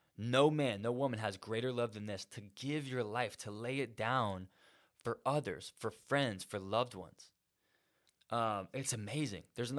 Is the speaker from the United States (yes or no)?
yes; Florida, United States; me being American, raised in Florida